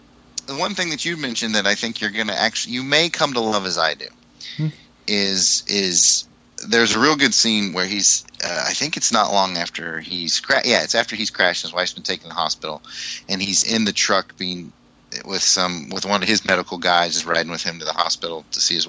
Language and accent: English; Indiana, United States; I'm from Indiana.